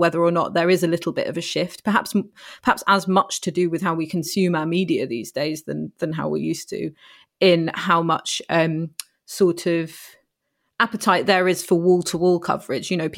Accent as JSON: {"language": "English", "country": "United Kingdom", "said": "And so I suppose as a British public, we are in a way prepared for the reaction"}